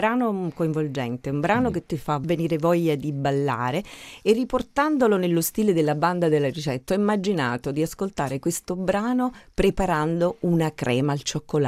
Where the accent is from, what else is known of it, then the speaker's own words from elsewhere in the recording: Campania, Italy; accent: Campanian dialect; mi sono divertita a utilizzare nel mio dialetto, ovviamente campano